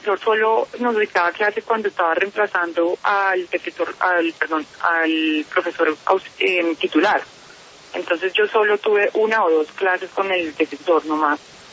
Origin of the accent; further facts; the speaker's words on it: Colombia; lo que nosotros como colombianos decimos no es verdad